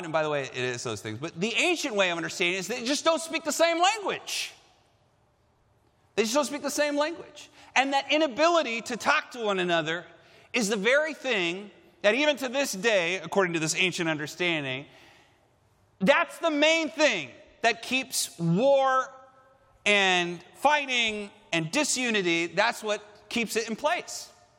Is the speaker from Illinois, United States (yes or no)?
no; California, United States; only is everybody learning English, they're learning it with a California accent, which is amazing as a Californian.